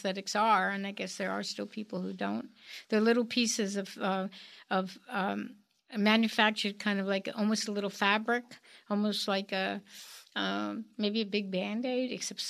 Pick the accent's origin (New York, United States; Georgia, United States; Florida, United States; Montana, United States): New York, United States; born there; I was born in New York.